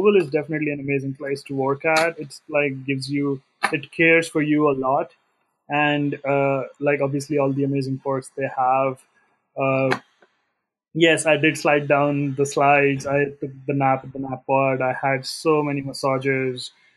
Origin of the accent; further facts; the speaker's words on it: India; accent: Indian English; even my accent was pretty strong. Like, Indian English accent, had a hard time communicating.